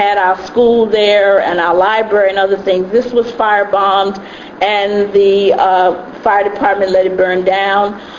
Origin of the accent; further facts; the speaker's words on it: the South, United States; Now, you know, because I'm from the South, I really didn't know about Malcolm